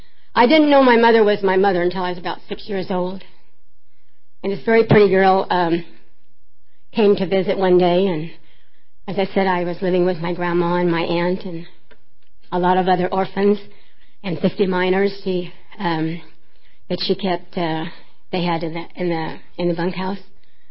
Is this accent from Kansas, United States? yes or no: yes; Baxter Springs, Kansas, United States; also born or lived in Oklahoma; But I was born in Oklahoma, and I grew up in Kansas, and back there we do things kind of backwards, you know.